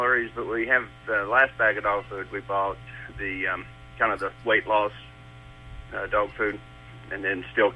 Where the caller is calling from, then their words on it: Georgia, United States; I'm in Georgia.